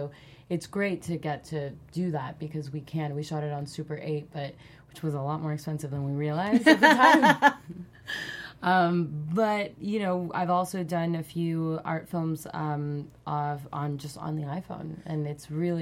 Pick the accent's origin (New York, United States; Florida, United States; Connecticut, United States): Florida, United States; Miami; especially in the Latin community, I grew up in Miami